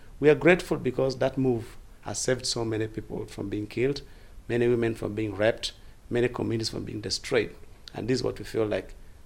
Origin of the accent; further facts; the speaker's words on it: Uganda; director for African Youth Initiative Network. I am from Uganda.